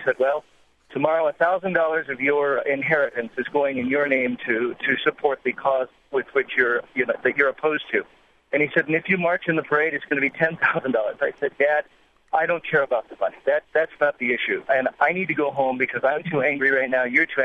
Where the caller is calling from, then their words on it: Phoenix, Arizona, United States; I come from Arizona, where it's pretty charged politically about the immigration issue.